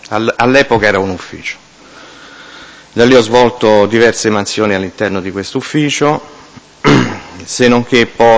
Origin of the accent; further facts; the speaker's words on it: Rome, Lazio, Italy; born there; sono nato a Roma il 18-5-59